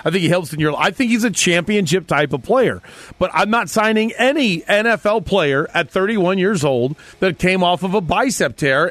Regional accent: United States; Listen, I want to win the gold medal. I'm an American.

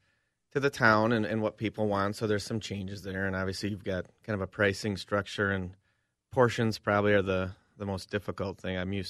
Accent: Cambridge, Minnesota, United States; Obviously, I'm back in my hometown, and I love it. I love the people, but it's a little different culture than cooking in Minneapolis for the last 15 years.

